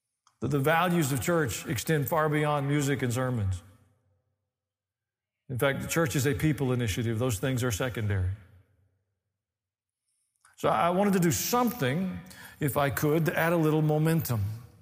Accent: the South, United States; I mean, I grew up in the South. We got our own vocabulary anyway.

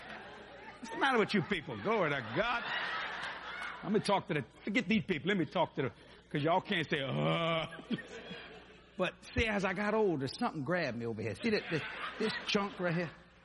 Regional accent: Louisiana, United States; I'm a Frenchman. Well, I'm a Cajun. We don't know what we are, to tell you the truth. We got black people in our family, white people in our family, Hispanic people in our family.

